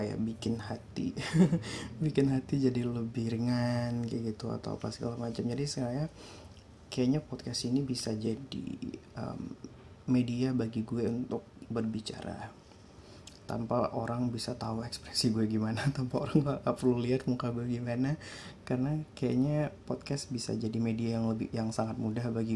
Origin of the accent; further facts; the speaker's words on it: Aceh, Indonesia; moved away as an adult; now in Jakarta, Indonesia; karena asal gue itu jauh, gue asalnya dari Aceh.